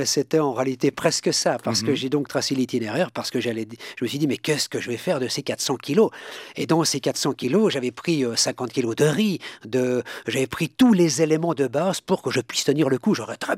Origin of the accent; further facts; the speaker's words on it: Switzerland; en tant que Suisse, le bagne, je ne connaissais pas